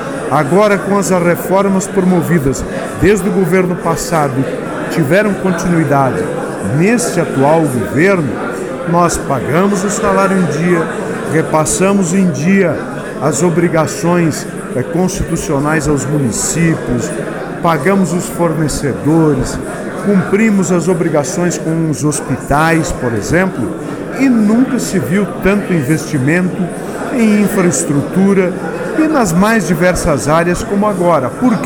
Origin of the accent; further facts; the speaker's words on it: Marau, Rio Grande do Sul, Brazil; porque eu sou dessa macro-região, eu sou de Marau, que pega essa parte macro aqui do estado, metade norte